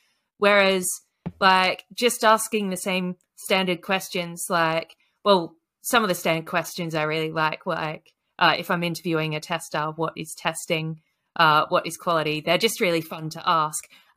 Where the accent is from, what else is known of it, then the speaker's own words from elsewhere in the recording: Australia; and I'm originally Australian.